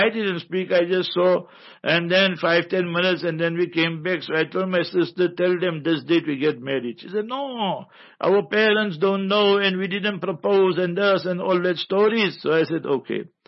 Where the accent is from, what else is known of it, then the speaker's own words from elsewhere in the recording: Pakistan; moved away as an adult; You see, me, I came for holiday from Pakistan, 1979, with Allah's mercy. I came twice, 76 I came and 79.